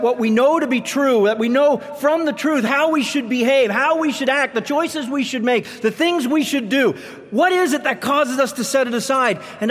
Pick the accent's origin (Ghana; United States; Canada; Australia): Canada; Nova Scotia; where I grew up in Nova Scotia, behind my house, my father had about an acre of a garden.